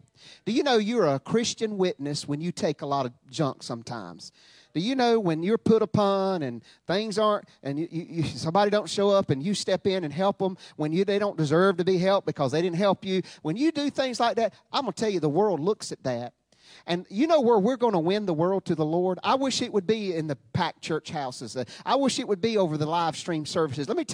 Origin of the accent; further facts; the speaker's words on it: United States; Now, I have not done those sins, those national sins, but I am an American, and we are one for all and all for one